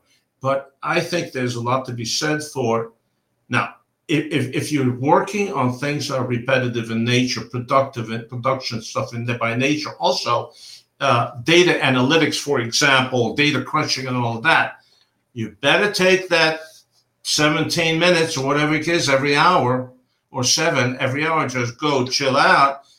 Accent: Transylvania, Romania; first language Hungarian; also born or lived in Hungary; I was born and raised in Transylvania, which is Romania, but it used to be Hungary, Hungarian speaking, and so on.

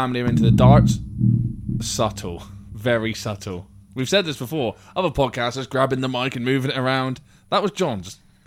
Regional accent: South West England, United Kingdom; I'm from Devon

